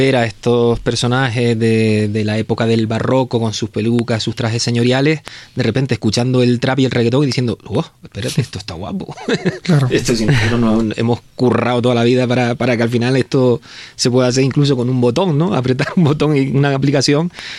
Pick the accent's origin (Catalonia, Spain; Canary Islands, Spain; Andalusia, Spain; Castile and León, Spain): Canary Islands, Spain; nosotros, como no somos de Cádiz, sino que somos de Canarias, y la che, el fonema che en Canarias es muy característico